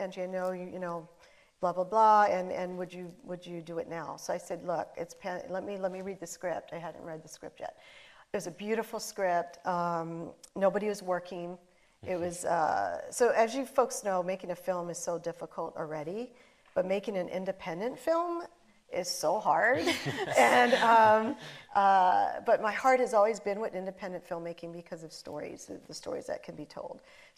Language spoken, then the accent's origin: English; Hawaii, United States; now in Los Angeles, United States; I told him about this film and that I'm from Hawaii, he knew that. I live in LA now